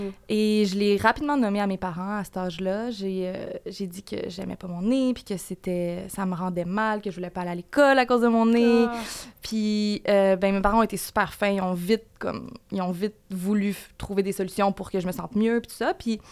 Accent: Quebec, Canada; Ben moi, je viens des cantons de l'Est, là.

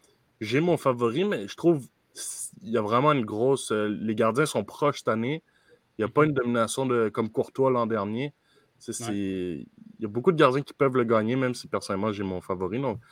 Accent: France; Donc, en tant que Français

